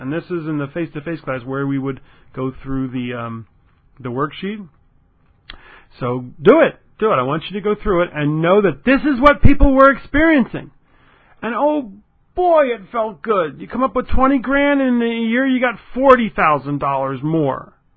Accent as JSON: {"language": "English", "town": "Philadelphia", "region": "Pennsylvania", "country": "United States", "lives_now": "Buffalo, United States", "said": "I'm from Philadelphia, folks. Yeah, it's a good place to be from."}